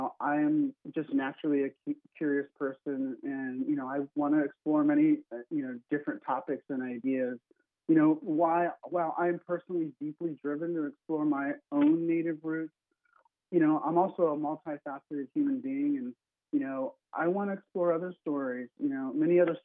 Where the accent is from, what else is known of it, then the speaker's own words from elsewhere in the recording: Ohio, United States; I grew up here in Ohio, and I, you know, mixed in with a lot of the other kids and in full assimilation.